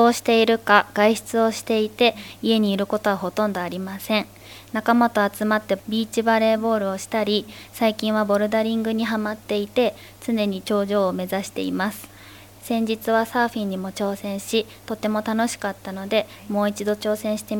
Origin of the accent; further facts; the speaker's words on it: Fujisawa, Kanagawa, Japan; 海を見ると自分は湘南育ちなのだなと実感します。